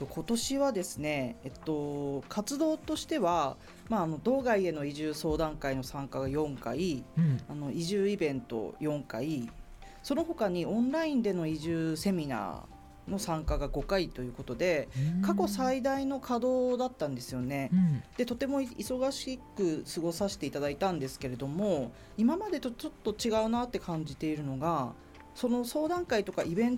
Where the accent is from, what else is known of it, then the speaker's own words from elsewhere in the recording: Hokkaido, Japan; now in Kuriyama, Japan; 出身はオホーツク海沿岸の大牟町っていうところなんですけど、皆さんご存知ですかねって言ったら失礼ですけど、はい、そのあたりから来ております。